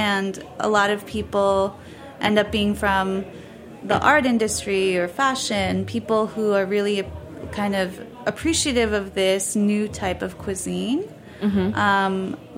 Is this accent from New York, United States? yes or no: yes; New York City, New York, United States; I was born here in New York and grew up American, but I'm also Japanese. And in my home, I grew up eating Japanese food